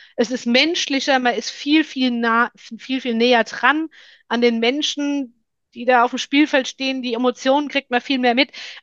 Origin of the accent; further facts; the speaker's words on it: Langenselbold, Hesse, Germany; Dann sind wir in Selwold, meine Heimatstadt ja